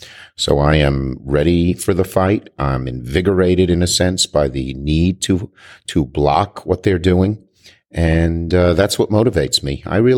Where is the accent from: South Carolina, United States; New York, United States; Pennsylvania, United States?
New York, United States; I'm a New Yorker.